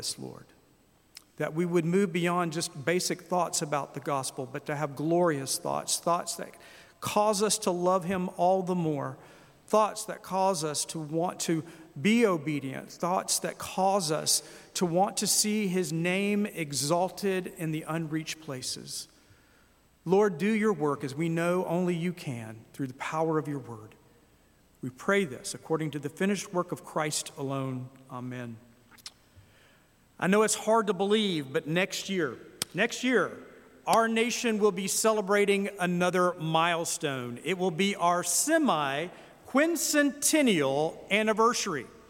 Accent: United States; how grateful I am to have been born and raised in the United States. Now, I have lived outside the United States, and I've traveled the world extensively

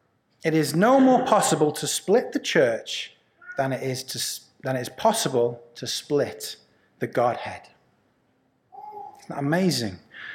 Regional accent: Wales, United Kingdom; near the house that I grew up in Wales, there's a lake

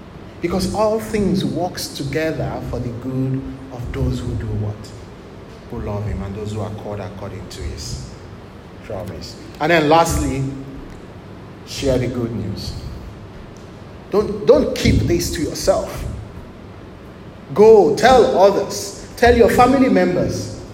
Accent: Nigeria; I love even to sing my traditional songs more. I'm a Nigerian.

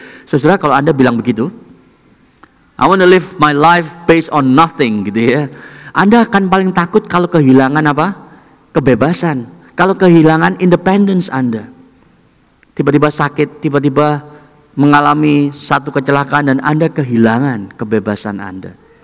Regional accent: Indonesia; now in Melbourne, Australia; Kita datang ke Australia, kalau Anda dari Indonesia, dan kemungkinan besar di ibadah Indonesia 99% kita datang dari Indonesia, kecuali Anda sudah lahir di sini.

